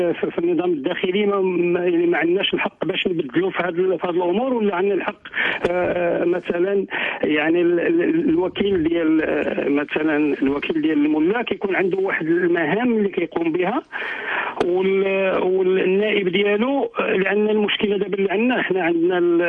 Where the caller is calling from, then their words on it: Germany; من المانيا.